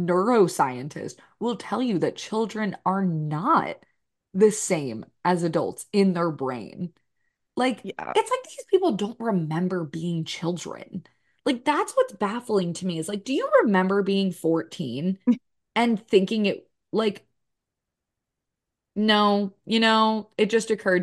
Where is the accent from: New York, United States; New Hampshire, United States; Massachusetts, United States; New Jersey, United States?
New Jersey, United States; I'm from New Jersey.